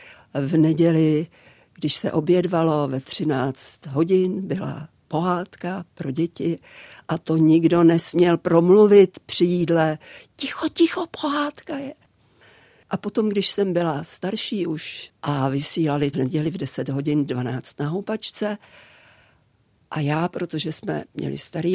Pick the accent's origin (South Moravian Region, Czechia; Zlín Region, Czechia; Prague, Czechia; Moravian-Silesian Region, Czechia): Prague, Czechia; No a protože jsem byla Češka jak poleno Pražačka